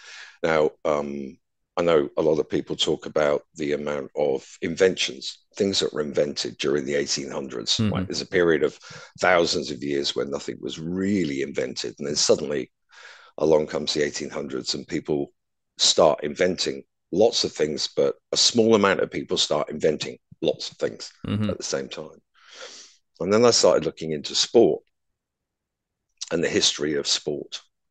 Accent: Bath, South West England, United Kingdom; Like I grew up near Bath. So we have the Roman baths.

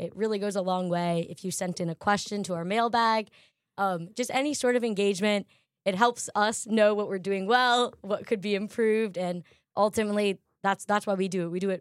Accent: New York City, New York, United States; I grew up a huge Villanova fan. My dad's from Villanova. So to see those guys and then to play for my hometown team in the Knicks, it's just kind of a perfect fit.

